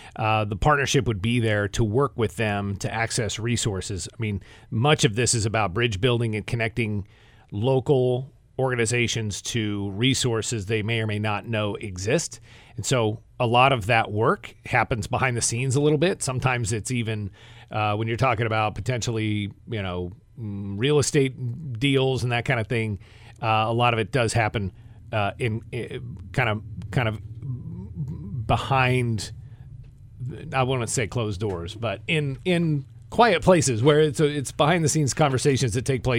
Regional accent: Puyallup, Washington, United States; I'm originally from Puyallup, Washington. I ended up at Southern Oregon State College

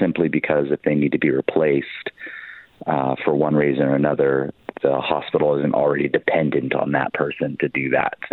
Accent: Eugene, Oregon, United States; I'm probably the one that's the furthest out. I'm from Eugene.

